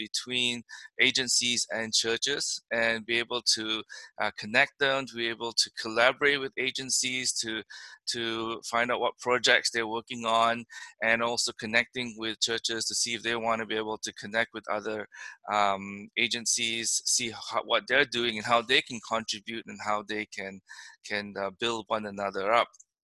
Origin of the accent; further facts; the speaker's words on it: Canada; We're Canadian, right?